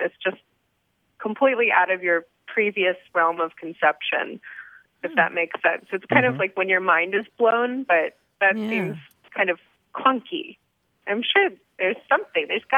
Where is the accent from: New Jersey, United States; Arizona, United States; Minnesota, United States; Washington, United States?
Washington, United States; Seattle; I'm from Seattle, so I'm kind of a hippie